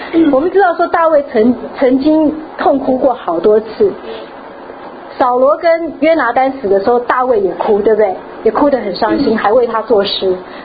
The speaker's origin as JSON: {"language": "Chinese", "country": "China", "said": "那我们中国人讲说这样的儿子是什么？"}